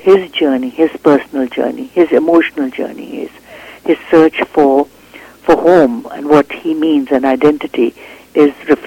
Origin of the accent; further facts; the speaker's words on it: Canada; I mean, I'm a Canadian